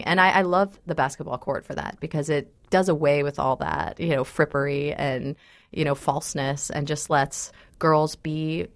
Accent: Ras Tanura, Eastern Province, Saudi Arabia; also born or lived in Baton Rouge, United States; now in Tulsa, United States; up, you know, in the biggest refinery town in the world, Ras Tanura, Saudi Arabia. So even if I wasn't born and raised in East Texas, I know a little bit about refinery towns. And of course, now here I am in Tulsa.

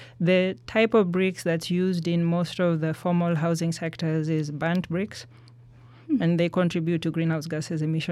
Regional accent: Kenya; a lot of the products that are being sold in Kenya, for example, which is my home country

